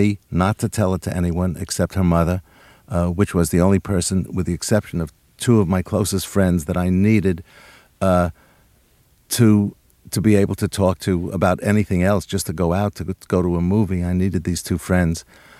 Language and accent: English; New York, United States; born or raised there